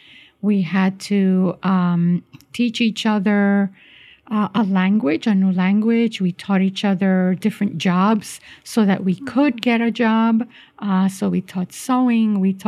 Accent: New York, United States; So I grew up in New York City, Brooklyn, as a matter of fact, and my family was an immigrant family from Puerto Rico

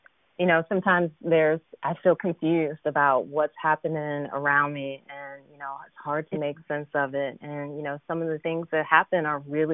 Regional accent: Michigan City, Indiana, United States; But I was born and raised in Michigan City, Indiana.

